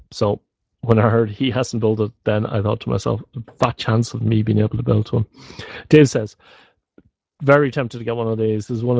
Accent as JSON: {"language": "English", "country": "Ireland", "lives_now": "Netherlands", "said": "For those of you wondering, new, I'm Irish and I live in the Netherlands. That explains the accent and that sort of thing."}